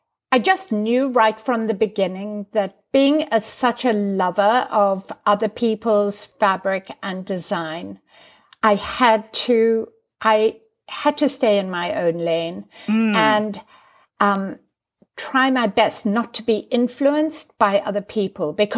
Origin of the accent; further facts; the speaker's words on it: South Africa; I'm very influenced by being a South African because you probably have met South Africans. We have wanderlust South Africans.